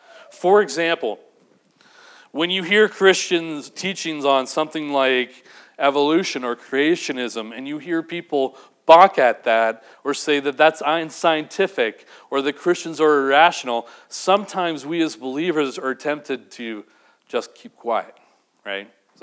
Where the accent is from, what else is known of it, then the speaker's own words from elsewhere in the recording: Vancouver, British Columbia, Canada; now in Winnipeg, Canada; when Liz and I moved to Vancouver, we're from Vancouver, we grew up there, and when we moved to Winnipeg